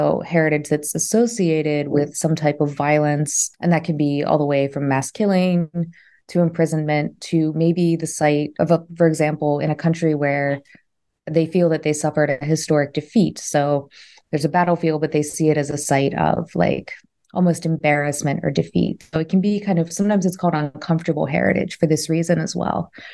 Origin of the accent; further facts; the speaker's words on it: Baltimore, Maryland, United States; I'm from Baltimore in the US.